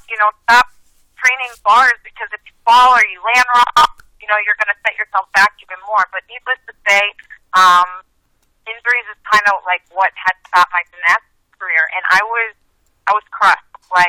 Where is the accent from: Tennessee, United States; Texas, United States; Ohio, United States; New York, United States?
Ohio, United States; Cleveland; So my story is, you know, I grew up in Cleveland, Ohio, you know, just a little humble girl.